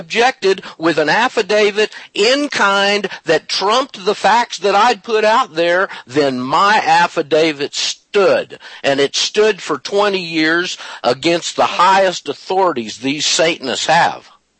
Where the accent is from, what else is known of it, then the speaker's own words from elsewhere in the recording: Panama City, Florida, United States; the property records of Bay County, Florida, Panama City, my hometown, back in 1992 on December 31st.